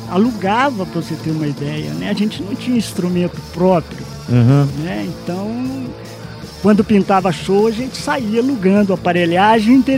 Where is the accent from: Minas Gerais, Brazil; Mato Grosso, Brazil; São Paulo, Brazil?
Minas Gerais, Brazil; Belo Horizonte; also born or lived in Cipotânia; Não, eu sou mineiro. Mineiro do interior mesmo, de Minas.